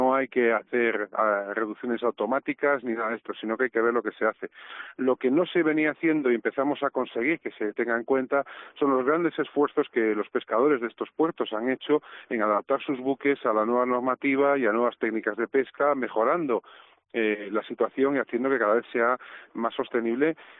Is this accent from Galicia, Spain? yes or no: yes; Galicia, Spain; yo vengo de Galicia, en la cornisa cantábrica